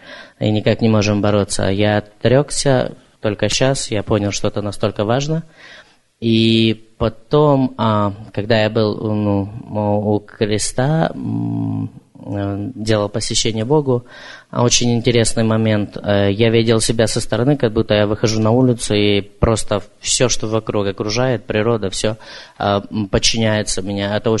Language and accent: Russian; Vancouver, British Columbia, Canada; я из Ванкувера.